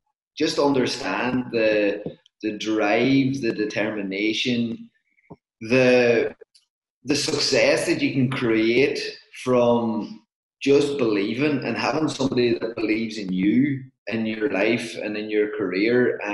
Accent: Ulster, Ireland; because I'm from Donegal

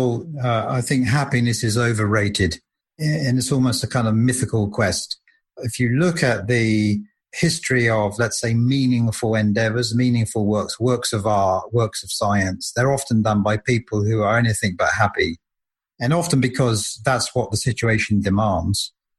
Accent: England, United Kingdom; I'm from England, and we have this kind of like almost like a cliche that when anything's going wrong, you put the kettle on and you have a cup of tea.

